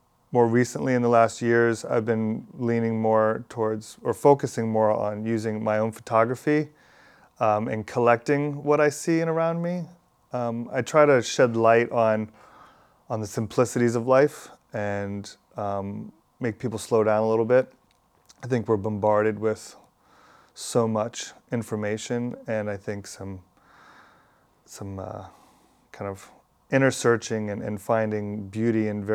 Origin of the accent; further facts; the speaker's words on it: Miami, Florida, United States; also born or lived in New York; I'm born and raised in Miami. I've been making art, I guess, my whole life.